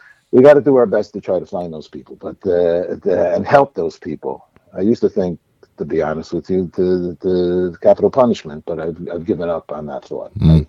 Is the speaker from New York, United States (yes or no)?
yes; New York, United States; I'm a New Yorker. I was going to go to BU.